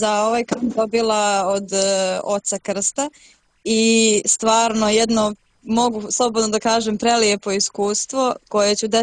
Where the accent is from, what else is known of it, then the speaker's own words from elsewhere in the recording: Montenegro; Možda je teže to odraditi kod nas u Crnoj Gori pošto mi imamo dosta omladine